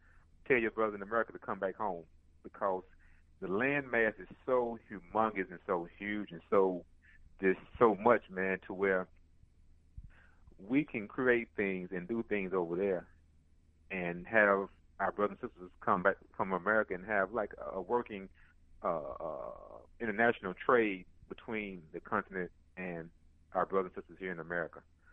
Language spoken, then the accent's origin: English; Tennessee, United States; It's going to be cold. I'm from Tennessee.